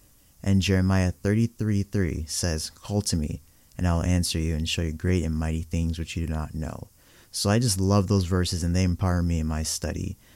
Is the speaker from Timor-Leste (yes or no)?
no; Nigeria; I myself, I'm Nigerian.